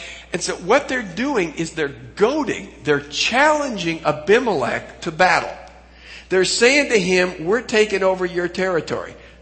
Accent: Pacific Northwest, United States; I had to forget that I came from the Pacific Northwest.

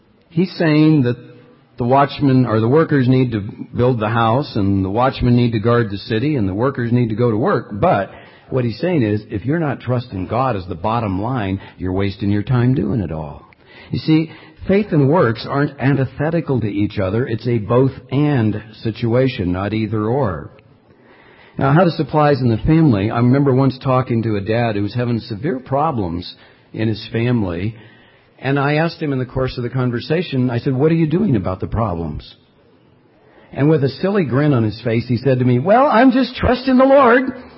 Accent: California, United States; I like to live hang loose. I'm from California. I hate the tie.

